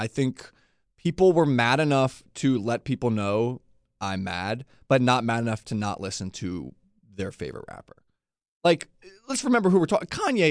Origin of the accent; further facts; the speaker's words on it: Atlanta, Georgia, United States; I grew up in Atlanta before Leesburg.